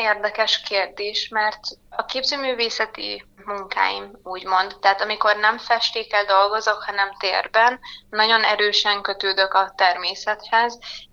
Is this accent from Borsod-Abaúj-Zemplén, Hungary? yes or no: yes; Miskolc, Borsod-Abaúj-Zemplén, Hungary; born there; hogy újból Miskolcon tudtam egy díjat megpályázni, és hogy ezt idén én kaphattam meg, ez egy nagyon jó érzés, hogy úgymond a szülővárosomban kaptam meg ezt a lehetőséget